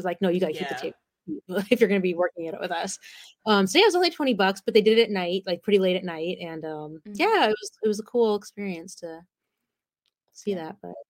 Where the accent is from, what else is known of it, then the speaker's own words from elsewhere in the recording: California, United States; and I grew up in California, so I was like, oh yeah, it's weird that this is happening at one of the missions.